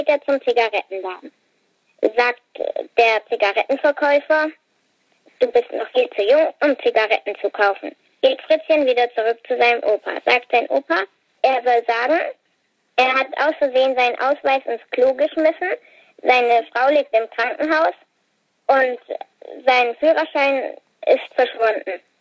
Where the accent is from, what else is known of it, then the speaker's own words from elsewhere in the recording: Schondorf, Baden-Württemberg, Germany; Aus Schondorf.